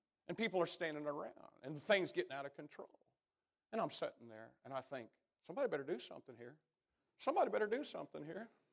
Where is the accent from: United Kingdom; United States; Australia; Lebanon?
United States; Jasonville, Indiana; I'm from Jasonville, Indiana.